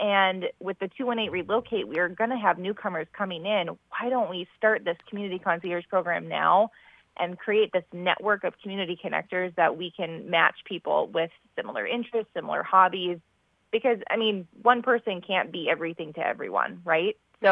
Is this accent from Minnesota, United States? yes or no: yes; Minnesota, United States; now in Bemidji, United States; Well, I grew up in the Twin Cities, so I'm a transplant to Bemidji a decade ago, actually, back in 2011.